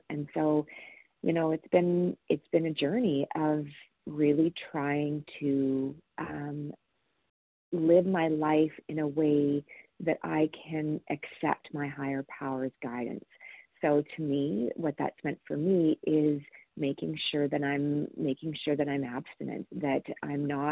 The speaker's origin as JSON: {"language": "English", "region": "Alberta", "country": "Canada", "said": "I am from Alberta, Canada"}